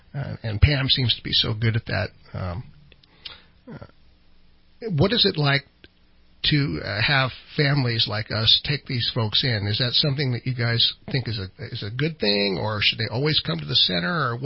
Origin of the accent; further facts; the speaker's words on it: California, United States; I come from Trinity County